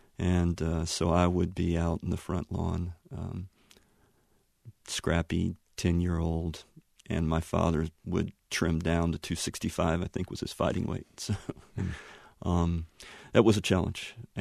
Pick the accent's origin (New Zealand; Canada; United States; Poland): United States; Laurinburg, North Carolina; So, born and raised in Laurinburg and grew up.